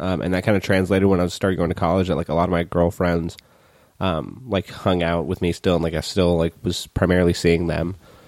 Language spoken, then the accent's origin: English; North Hollywood, California, United States; Right, like, but also I'm from NoHo, so like, it was one of those things of, like, oh, we have celebrities in NoHo.